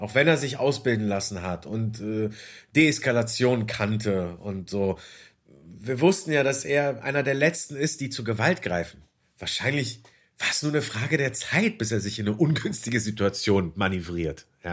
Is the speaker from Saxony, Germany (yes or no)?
no; Berlin, Germany; born there; Ich bin gebürtiger Berliner. Meine Mutter ist Bulgarin-Griechin, mein Vater ist Italiener. Haben sich hier kennengelernt, dementsprechend bin ich auch hier geboren. Ich bin mittlerweile 38 Jahre alt